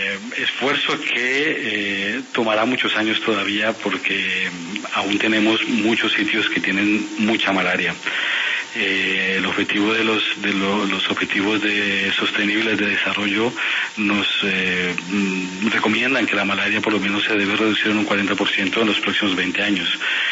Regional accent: Bogotá, Bogotá D.C., Colombia; also born or lived in Buenaventura; Yo nací en Bogotá, pero de pequeñito viví en Buenaventura.

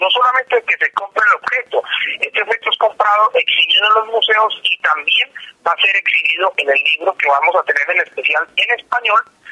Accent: Colombia; now in United States; Yo nací en los Estados Unidos, vivo hace muchos años en los Estados Unidos, pero viví mi infancia o mi juventud en Colombia

